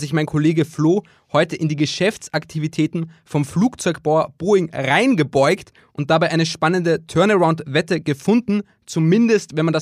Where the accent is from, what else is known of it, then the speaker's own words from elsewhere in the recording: Austria; nach Österreich, in meine Heimat